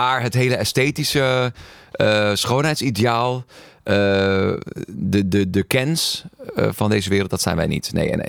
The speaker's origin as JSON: {"language": "Dutch", "country": "Peru", "tie": "born or raised there", "said": "Peru, het land waar ik ben geboren, opgegroeid, waar we als broertjes hebben gewoond."}